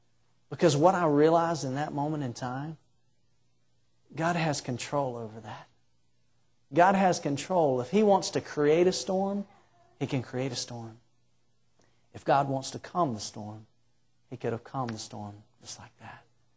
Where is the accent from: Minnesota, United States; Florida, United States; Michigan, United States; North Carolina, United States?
Florida, United States; moved away; I lived in Florida for about 25 years of my life. I grew up, I was born and raised in Florida.